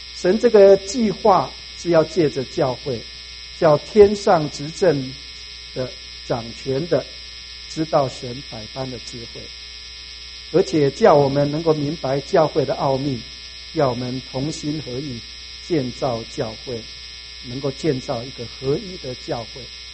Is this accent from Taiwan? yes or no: yes; Taiwan; 我从台湾来，你们从中国来